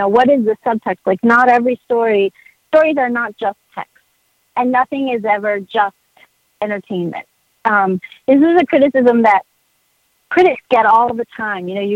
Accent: Spain; And in fact, I grew up in Spain, and I spent the summer in London, the summer before they got married.

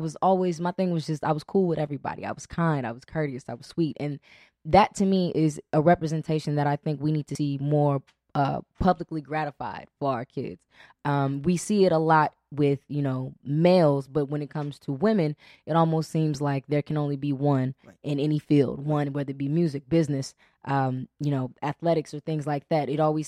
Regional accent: Inglewood, California, United States; Like I said, I'm from Inglewood.

